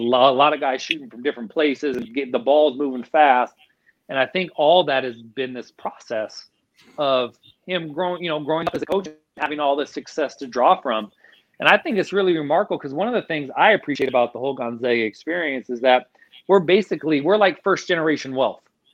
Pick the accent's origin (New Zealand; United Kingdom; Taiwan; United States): United States; Portland; Portland's just weird. And that's my hometown.